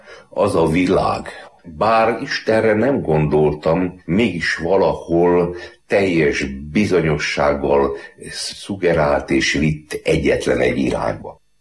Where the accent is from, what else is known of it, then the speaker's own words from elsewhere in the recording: Budapest, Hungary; born there; 1948-ban születtem Budapesten. Édesapám erdélyi ember, később aztán a sorsomat ez eléggé meghatározta.